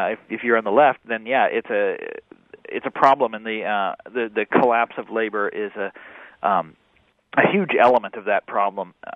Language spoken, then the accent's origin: English; Kansas, United States; the big part of it is about my home state of Kansas